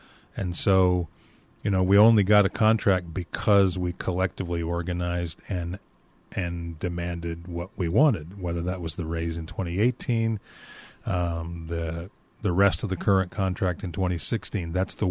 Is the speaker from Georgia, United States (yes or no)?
no; Spokane, Washington, United States; I don't know if it helps or hurts that I grew up in Spokane.